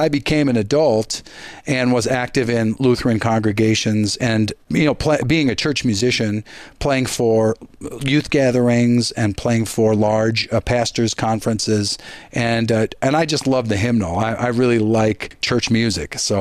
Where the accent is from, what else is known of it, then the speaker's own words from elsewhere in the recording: Ishpeming, Michigan, United States; they would come to my hometown of Ishpeming, and there would already be a church there with a pastor and services in Finnish